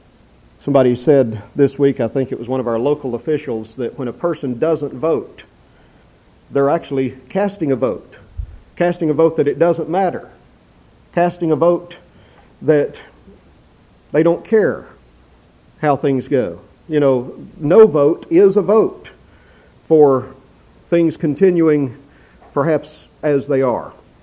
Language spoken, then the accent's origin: English; Texas, United States; When I was a boy growing up in Texas, there was a popular youth chorus among Christian groups that was making the rounds.